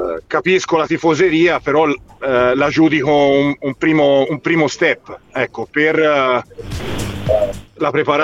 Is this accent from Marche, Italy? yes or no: no; Florence, Tuscany, Italy; da fiorentino ti dico e capisco la mentalità del tifoso fiorentino